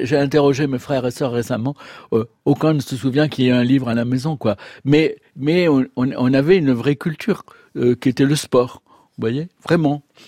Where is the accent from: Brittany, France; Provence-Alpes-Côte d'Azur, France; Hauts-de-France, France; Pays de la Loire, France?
Provence-Alpes-Côte d'Azur, France; Nice; born there; Je suis né à Nice, voilà, même, oui, je suis né à Nice.